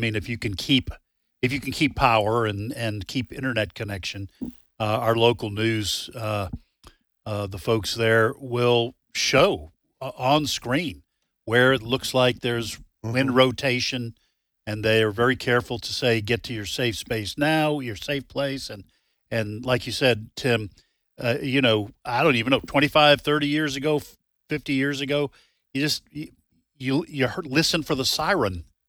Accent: New England, United States; Growing up in New England, we didn't have that. You'd have nor'easters and you'd have big storms

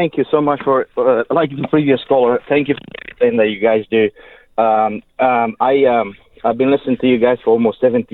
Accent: Romania; I grew up in Romania.

